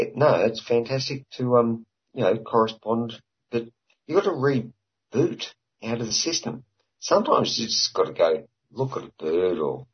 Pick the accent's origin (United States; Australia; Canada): Australia; I'm Australian.